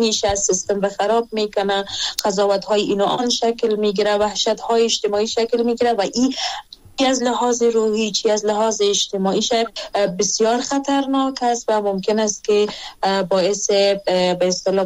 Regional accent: Afghanistan; ما در افغانستان متولد شدیم، همینجا زندگی میکنیم، کلان شدیم

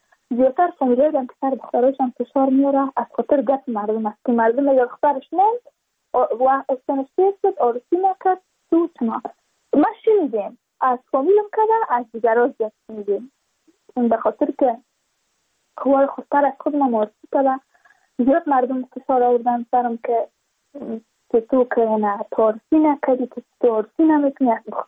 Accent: Badakhshan, Afghanistan; چون ما از بدخشان هستیم

